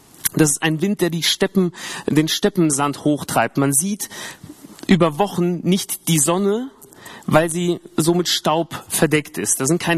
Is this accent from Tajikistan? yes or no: yes; Tajikistan; eigentlich in meiner alten Heimat in Tadschikistan